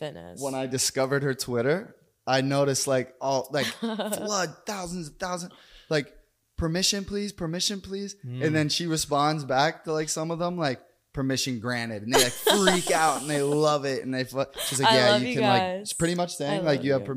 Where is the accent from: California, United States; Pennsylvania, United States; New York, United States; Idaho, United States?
Pennsylvania, United States; Pittsburgh; now in Miami, United States; You know, I'm from Pittsburgh. I'm over the snow.